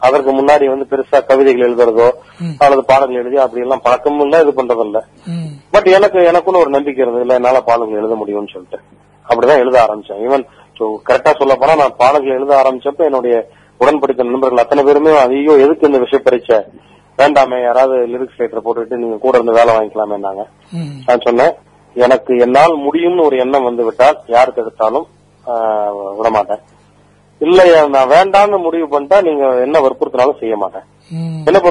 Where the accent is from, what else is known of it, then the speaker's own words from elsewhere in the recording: Kumarapalayam, Tamil Nadu, India; born there; சேலம் ஈரோட்டுக்கு நடுவில் குமாரபாளையம், பவானி குமாரபாளையம் அதான் என்னுடைய நான் பிறந்த ஊரு. அந்த ஊர்ல கேக்குறது திருச்சி வானொலி நிலையம் தான் வந்து கேட்கும்.